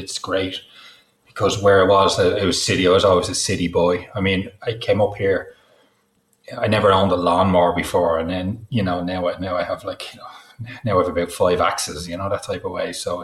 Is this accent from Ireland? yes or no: yes; Dublin, Leinster, Ireland; now in Wicklow, Ireland; But I'm in a place called Wicklow. I'm from Dublin, and I work for the Dublin Fire Brigade, but I'm in a place just outside Dublin. We moved out here about 5 years ago.